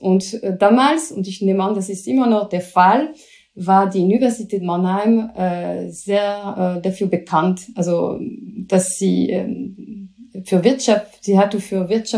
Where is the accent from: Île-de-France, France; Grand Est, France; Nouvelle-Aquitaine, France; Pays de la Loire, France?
Nouvelle-Aquitaine, France; Bordeaux; Und besonders ist sie, weil sie mich auch an meine Kindheit erinnert. Ich bin in Bordeaux aufgewachsen.